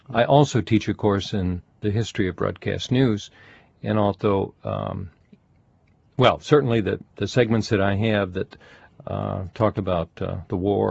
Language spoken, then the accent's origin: English; Chicago, Illinois, United States; I'm from Chicago, and I was just very taken by the style and the magnificence of this hour-long show.